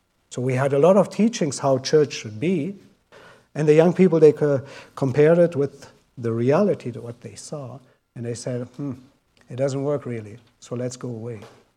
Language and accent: English; Russia; also born or lived in Germany; I grew up back in Russia and was never part of a church there, but my parents were.